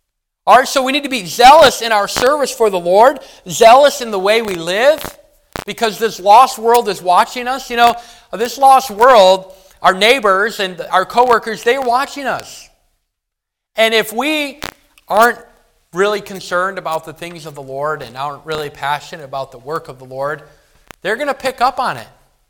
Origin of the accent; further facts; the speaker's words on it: Milwaukee, Wisconsin, United States; I'm from the Milwaukee area, and we have Milwaukee Bucks, a basketball team.